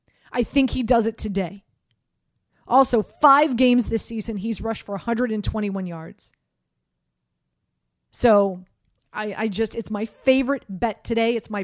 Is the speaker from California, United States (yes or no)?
no; Miami, Florida, United States; Well, Andy, you're from Miami, of course we know, and I'm from Miami, and I went to many games, and I'll still call it Joe Robbie Stadium as long as I live.